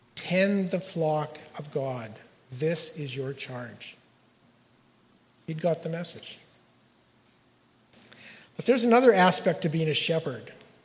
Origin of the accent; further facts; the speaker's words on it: Chilliwack, British Columbia, Canada; I grew up in Chilliwack. Some of you know where that is down the road?